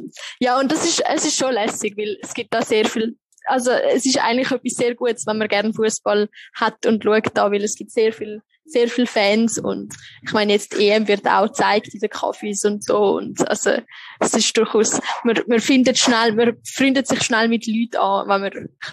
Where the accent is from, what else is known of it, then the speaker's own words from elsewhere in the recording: Switzerland; Also es ist noch viel extremer als bei uns in der Schweiz.